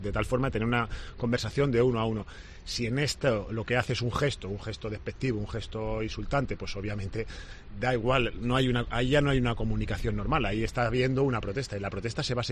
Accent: Spain; Y ahí el corazón a nosotros nos dice que como españoles no la vemos tan mano como la puede haber un alemán.

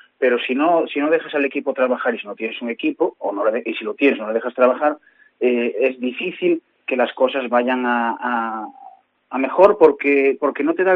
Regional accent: Tapia, Asturias, Spain; Los que somos de Tapia de toda la vida

